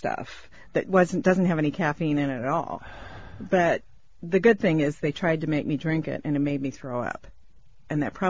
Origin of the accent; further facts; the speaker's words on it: Seattle, Washington, United States; I'm from Seattle.